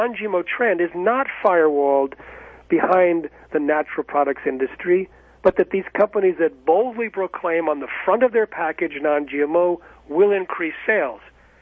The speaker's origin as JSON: {"language": "English", "region": "New York", "country": "United States", "tie": "born or raised there", "said": "In fact, I grew up in Westchester, so I'm happy to hear that he's voting in favor of right to know what's in our food."}